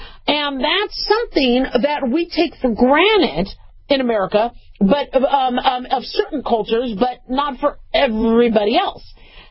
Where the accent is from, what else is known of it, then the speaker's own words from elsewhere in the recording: United States; Now, I, being an American and, you know, having my medical experience, I think vaccines are cool.